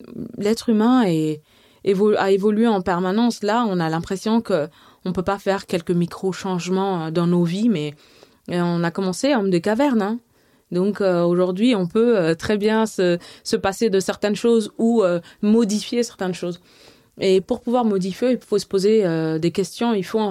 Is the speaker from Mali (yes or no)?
yes; Mali